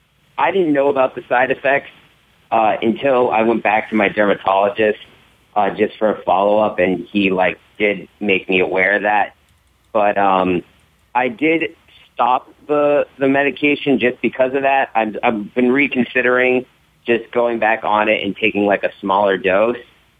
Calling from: Orlando, Florida, United States; from Orlando, Florida.

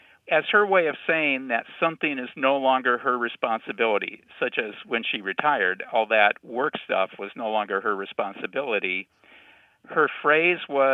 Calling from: Lexington, Kentucky, United States; from Lexington, Kentucky.

